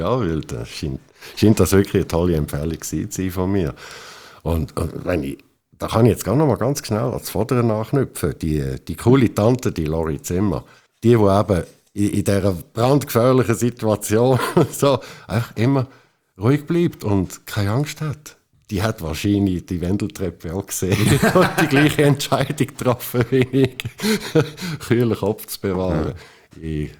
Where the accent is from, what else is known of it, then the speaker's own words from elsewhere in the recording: North Rhine-Westphalia, Germany; in Deutschland aufgewachsen im Ruhrpott, dort ist alles flach, dort hat es keine Höhen